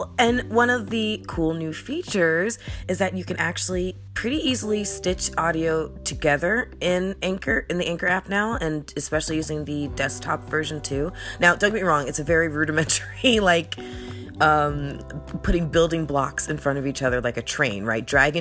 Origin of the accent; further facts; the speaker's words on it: Florida, United States; I'm from South Florida, so it was quite the trip to get over here